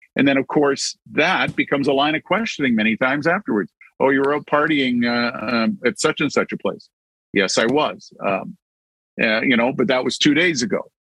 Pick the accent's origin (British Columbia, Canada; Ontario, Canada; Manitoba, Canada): Ontario, Canada; Hamilton; I grew up in Hamilton